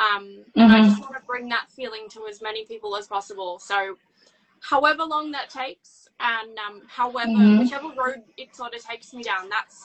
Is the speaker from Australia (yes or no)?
yes; Australia; I'm Australian. I was born not far from where I am right now, actually, which is wonderful. Mm-hmm. I've lived in the same place my whole life